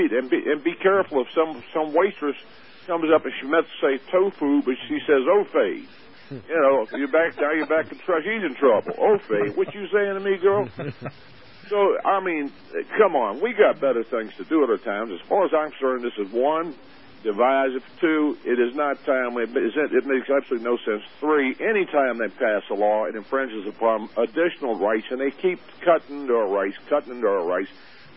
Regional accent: the South, United States; born there; now in Virginia, United States; I'm a Southerner by birth and a Virginia by the grace of God.

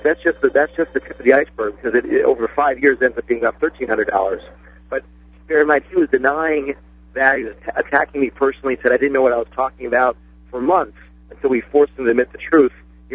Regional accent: Johnstown, New York, United States; your listeners who know Johnstown and know how I grew up know that it couldn't be further from Wall Street.

